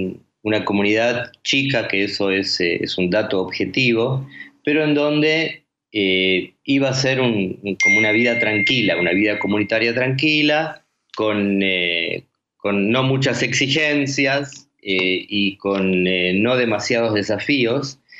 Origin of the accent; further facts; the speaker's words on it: Argentina; now in Costa Rica; Judy y yo estamos hace 2 años y medio, vinimos de la Argentina, como se puede escuchar por mi acento, y sí, estamos acá muy felices en este país de la pura vida.